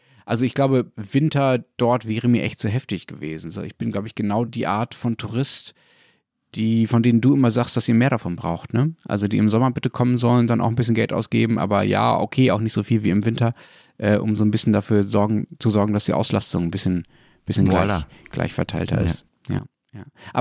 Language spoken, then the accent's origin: German; Berlin, Germany; ich komme aus Berlin